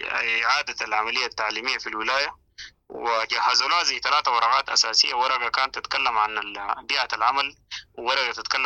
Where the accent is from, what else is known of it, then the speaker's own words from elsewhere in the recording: Sudan; يعني ما باسمنا نحن كدولة سودانية